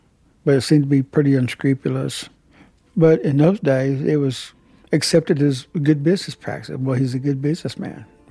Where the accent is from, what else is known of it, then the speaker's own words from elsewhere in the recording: Hominy, Oklahoma, United States; also born or lived in Tulsa; I was born in Tulsa, Oklahoma, raised in Hominy, Oklahoma, where my family allotments are.